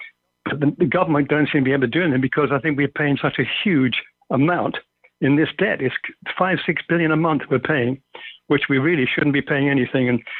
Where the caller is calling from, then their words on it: Los Boliches, Andalusia, Spain; from Los Boliches.